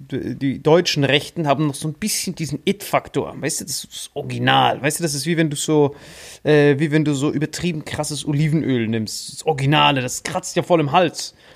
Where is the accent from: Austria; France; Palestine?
France; als Französin ist es ja immer schwierig, wenn die sagt, ja, wir sind rechts.